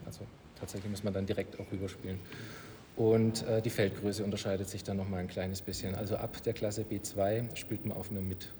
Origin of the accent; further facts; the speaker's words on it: Langenburg, Baden-Württemberg, Germany; Ich bin 37 Jahre alt. Ich komme aus Langenburg bei Schwäbisch Hall